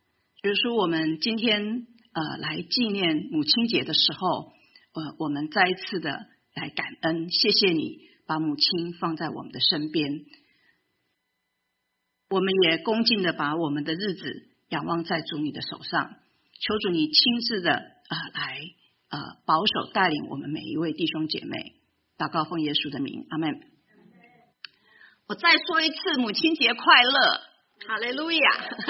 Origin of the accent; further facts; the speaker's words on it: Tainan, Taiwan; 小的时候呢，我的家住在台湾的台南